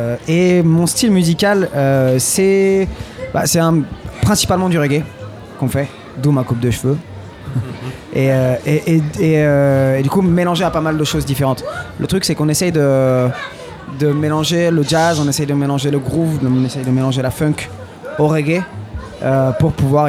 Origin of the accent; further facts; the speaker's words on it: Clermont-Ferrand, Auvergne-Rhône-Alpes, France; Nous, on est de Clermont-Ferrand, dans le centre de la France.